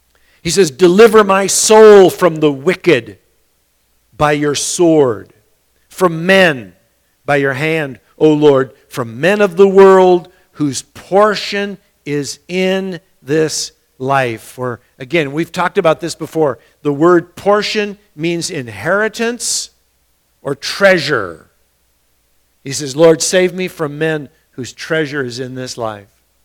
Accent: United States; I mean, you know, I am so American, which means I talk really badly.

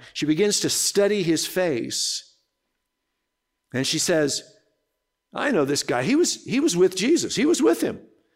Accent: Minnesota, United States; or where I was born and raised in Minnesota, soybeans was a big crop that came in the fall along with corn.

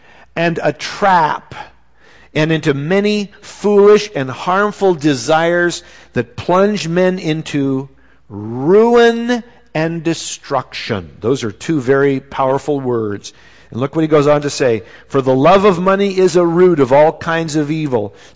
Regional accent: Minnesota, United States; Kind of like where I was raised in Minnesota, there wasn't irrigation that took place to water the crops.

